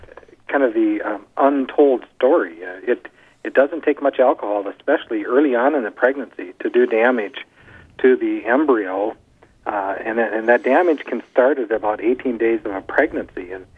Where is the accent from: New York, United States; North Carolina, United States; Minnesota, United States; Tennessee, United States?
Minnesota, United States; Grand Rapids; my hometown of Grand Rapids, Minnesota, had a school, the very first school shooter in the nation in 1966.